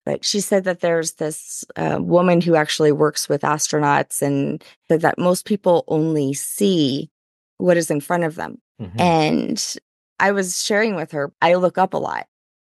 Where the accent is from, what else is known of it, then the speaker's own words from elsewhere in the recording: New Orleans, Louisiana, United States; now in Colorado, United States; You know, so I am originally from New Orleans.